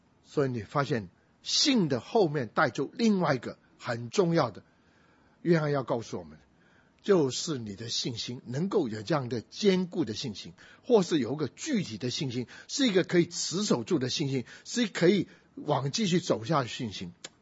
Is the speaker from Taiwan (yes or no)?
yes; Muzha, Taipei, Taiwan; 因为我家小时候在木栅，我知道过年的时候每个人从南部来都要跑